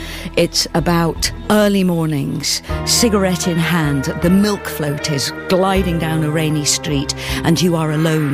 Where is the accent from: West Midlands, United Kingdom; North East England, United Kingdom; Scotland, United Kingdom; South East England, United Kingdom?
West Midlands, United Kingdom; Birmingham; born there; And I was born in Birmingham